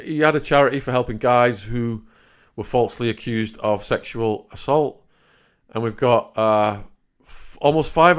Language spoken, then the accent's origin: English; Widnes, North West England, United Kingdom; I'm from Bloody Widnes.